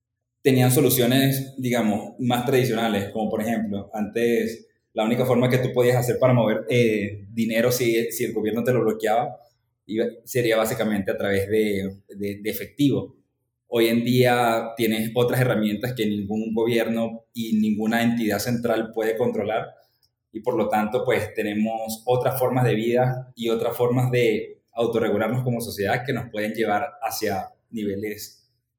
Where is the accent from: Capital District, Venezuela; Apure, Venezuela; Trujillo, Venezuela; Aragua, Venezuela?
Trujillo, Venezuela; Valera; Yo soy de Venezuela, crecí en el estado Trujillo, en Valera, y gracias a Dios estuve expuesto bastante a la tecnología allí, puesto que mi madre tenía un cyber café.